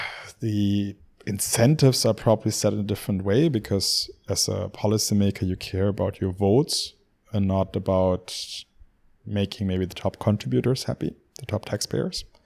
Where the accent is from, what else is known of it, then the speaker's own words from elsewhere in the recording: Göttingen, Lower Saxony, Germany; English is a second language; Okay. I'm from the northwest of Germany, from a small university town called Göttingen.